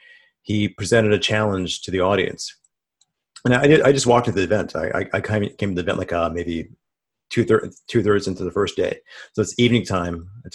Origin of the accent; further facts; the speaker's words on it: Queens, New York, United States; growing up, particularly growing up in Queens, New York, and being Asian American, Indian, and so forth